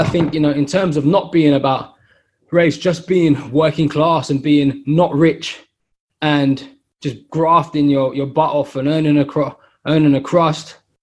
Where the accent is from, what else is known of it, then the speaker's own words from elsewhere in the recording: London, United Kingdom; that Latimer Ladbroke Grove area where I grew up, is the same area where the Grenfell Tower had the fire.